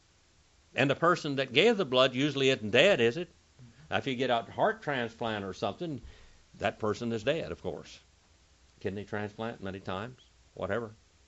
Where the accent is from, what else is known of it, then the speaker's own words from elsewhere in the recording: India; I'm Indian. I have to eat a lot of protein to stay alive.